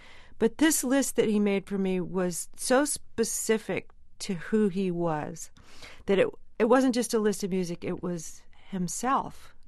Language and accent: English; California, United States; And I grew up in California, so I was listening